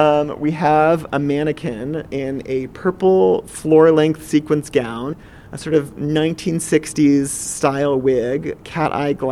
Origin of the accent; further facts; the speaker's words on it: Kansas City, Missouri, United States; Growing up in Kansas City in a conservative synagogue, never in a million years would I have imagined that.